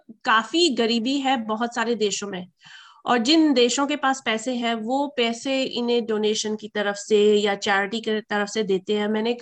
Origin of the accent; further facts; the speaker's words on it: Haldwani, Uttarakhand, India; also born or lived in Moradabad, India / Delhi, India / Mauritius / Zimbabwe; मैं उत्तराखंड के पास एक छोटा सा शहर है नैनीताल के पास, हल्द्वानी, मैं वहां बड़ी हुई, मुरादाबाद में जो यूपी में है, और थोड़ी देर दिल्ली में। और मेरा बचपन इंडिया और मॉरिशस और जिम्बाब्वे के बीच में कटा है, तीनों तीनों जगह।